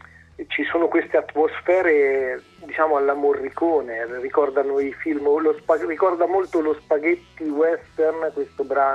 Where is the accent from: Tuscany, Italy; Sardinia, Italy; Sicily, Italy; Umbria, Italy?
Umbria, Italy; born there; Io vivo in Toscana e sono nato in Umbria.